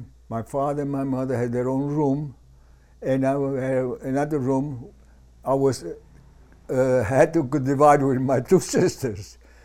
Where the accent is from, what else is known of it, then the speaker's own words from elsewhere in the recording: Lacedonia, Campania, Italy; also born or lived in Corato; I was born in Corato, province of Bari, Italy.